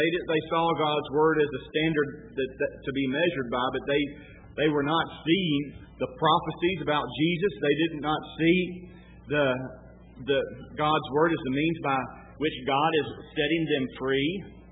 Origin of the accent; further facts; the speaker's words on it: Columbus, Georgia, United States; When I was growing up in Columbus, Georgia, we had daily Bible readers